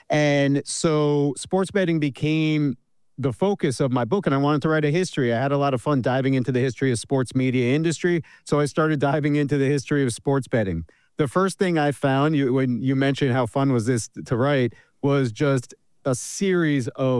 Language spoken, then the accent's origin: English; New York, United States; I grew up in New York. I'm a big Mets fan.